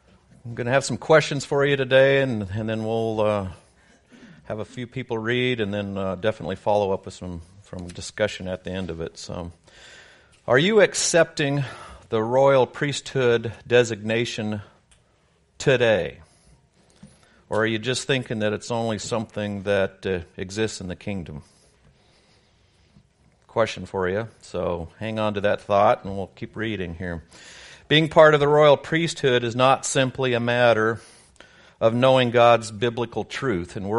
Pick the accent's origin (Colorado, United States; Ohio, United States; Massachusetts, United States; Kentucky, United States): Colorado, United States; I'm from Colorado